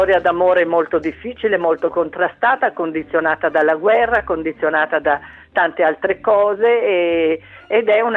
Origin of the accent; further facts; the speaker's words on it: Campobasso, Molise, Italy; born there; io sono nata in Molise, a Campobasso.